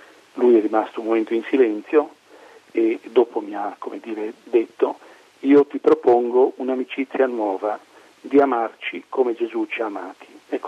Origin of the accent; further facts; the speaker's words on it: Liguria, Italy; born there; anch'io sono nato in un paesino della Liguria